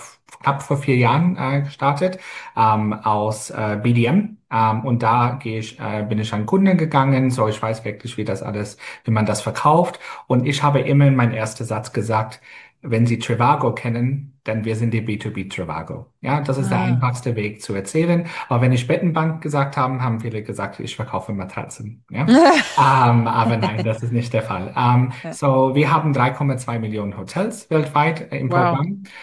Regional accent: Sydney, New South Wales, Australia; German is a second language; now in Germany; der beste Stadt der Welt, Sydney, meine Heimat

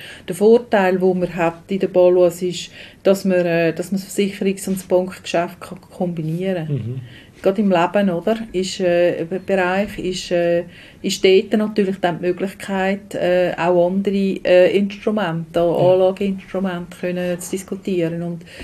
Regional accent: Switzerland; Das ist in der Stadt bei uns in der Schweiz

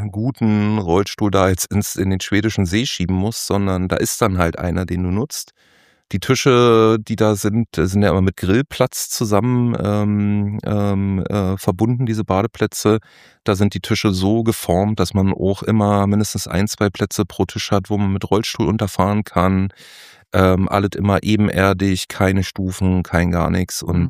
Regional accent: Berlin, Germany; Bin ja auch eher so ein bisschen manchmal so ein Stadtcholeriker als Berliner.

